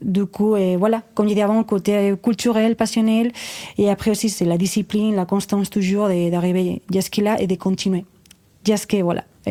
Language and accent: French; Spain; French is a second language; J'avais ici en Espagne, parce que moi je suis espagnole